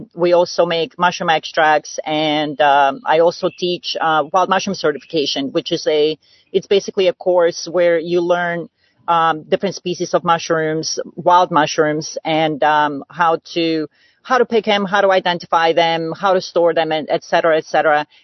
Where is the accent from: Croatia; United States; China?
Croatia; Well, I'm from Croatia, which is ex-Yugoslavia. And when we were kids, we lived out in the country.